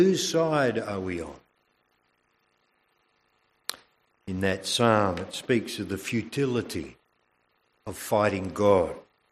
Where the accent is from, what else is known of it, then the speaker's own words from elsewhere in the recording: South Australia, Australia; that I come from South Australia